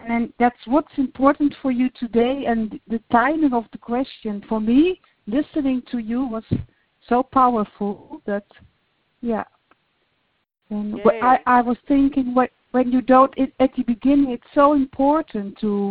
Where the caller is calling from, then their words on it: Netherlands; Yes, I'm from the Netherlands.